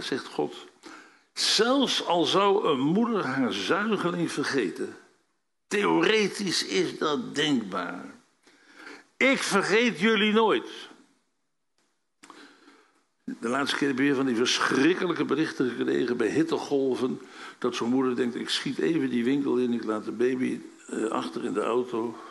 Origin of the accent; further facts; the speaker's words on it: Apeldoorn, Gelderland, Netherlands; also born or lived in Utrecht; ik ben hier als kind opgevoed in Apeldoorn, het grootste dorp van Nederland. Voor degenen die denken dat het een stad is. Tussen mijn 8e en de dag van ons trouwen was Apeldoorn toch eigenlijk mijn dorp.